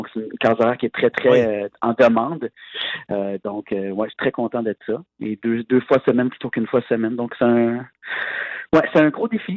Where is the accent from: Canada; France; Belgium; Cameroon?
Canada; accent: Canadian; quand je reviens ici, les gens trouvent pas que j'ai un accent français, et quand je suis là-bas, les gens ils me comprennent, évidemment, ils trouvent que j'ai un accent canadien